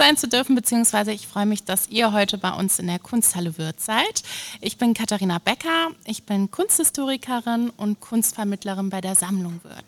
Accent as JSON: {"language": "German", "town": "Düsseldorf", "region": "North Rhine-Westphalia", "country": "Germany", "said": "Also ich komme eigentlich nicht aus Schwäbisch Hall, auch nicht aus der Region, sondern ich komme aus Düsseldorf."}